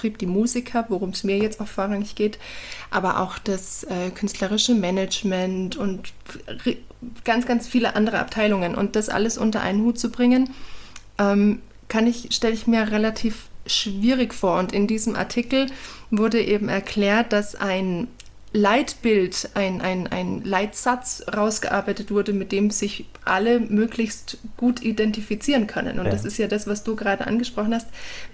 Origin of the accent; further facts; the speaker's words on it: Bavaria, Germany; in Franken, Nähe meiner Heimat